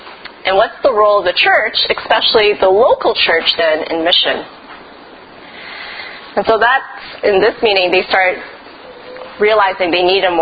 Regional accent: Edmonton, Alberta, Canada; So I'm of Chinese descent, born and raised in Edmonton, so considered second generation. I'm what you call a CBC, Canadian born Chinese. But I was born to a Toisanese family, which is a particular dialect, Chinese dialect.

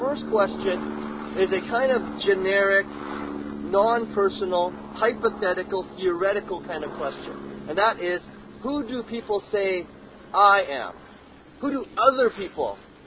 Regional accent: Canada; And we're Canadian, right?

